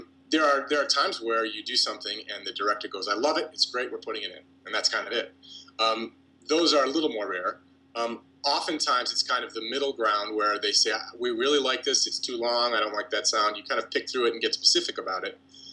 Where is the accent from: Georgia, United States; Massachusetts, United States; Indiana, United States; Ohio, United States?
Ohio, United States; Cleveland; I grew up in Cleveland, Ohio, which is in the Midwest, mm-hmm. in the States.